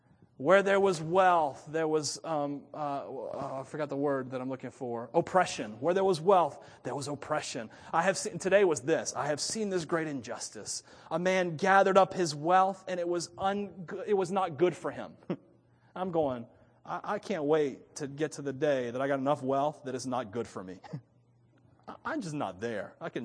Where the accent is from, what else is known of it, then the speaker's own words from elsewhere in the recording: Hialeah, Florida, United States; Hialeah, Florida. But where are you really from? Florida.